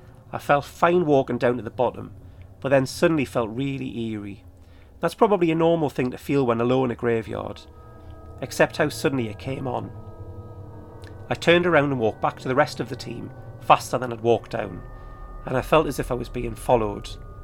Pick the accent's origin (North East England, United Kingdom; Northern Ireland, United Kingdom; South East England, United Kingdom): North East England, United Kingdom; Newcastle upon Tyne; my hometown of Newcastle upon Tyne was named for.